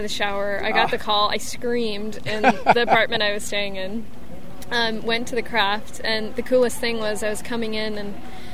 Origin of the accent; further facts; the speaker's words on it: California, United States; Yeah, I grew up here. My family's actually been here for six generations.